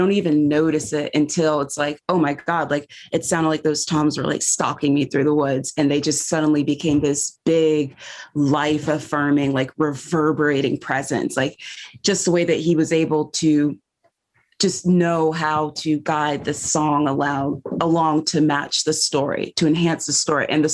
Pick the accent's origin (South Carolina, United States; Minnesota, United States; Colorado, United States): South Carolina, United States; And that felt so intimate to me growing up in South Carolina, because the heat kind of just holds you